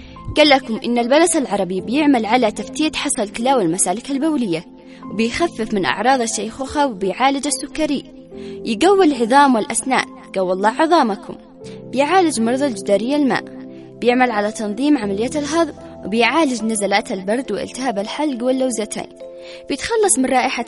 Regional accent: Yemen; التين العربي بس عندنا في اليمن مشهور بالبلس العربي

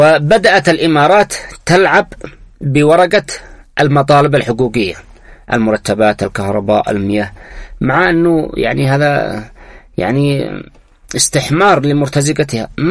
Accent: Yemen

